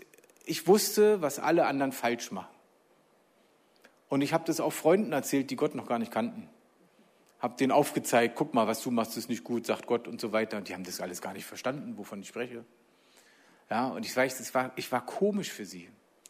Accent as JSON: {"language": "German", "region": "Berlin", "country": "Germany", "tie": "born or raised there", "said": "ich bin in Berlin aufgewachsen, in Ostberlin. Da war natürlich nichts mit Glaube erstmal. Als ich 9 war, ist die Mauer gefallen."}